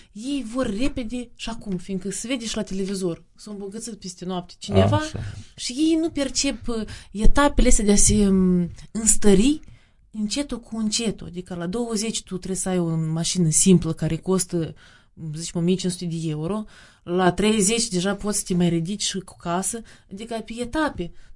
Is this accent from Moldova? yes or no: yes; Moldova; born there; M-am născut în Republica Moldova.